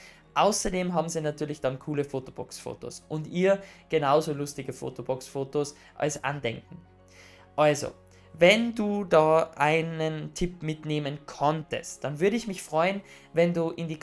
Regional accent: Austria; Und zwar zum Beispiel bei uns in Österreich gibt es die Wichtelbox, nennt sich das.

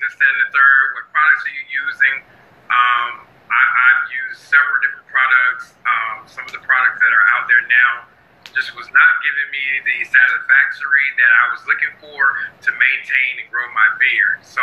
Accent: South Carolina, United States; born there; now in Atlanta, United States; I'm currently reside in Atlanta, Georgia. I was born in South Carolina, outside of Greenville.

